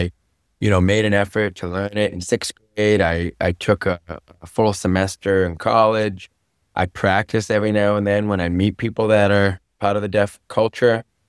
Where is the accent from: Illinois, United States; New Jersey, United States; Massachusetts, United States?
Massachusetts, United States; Boston; now in Fort Lauderdale, United States; I'm from Boston originally.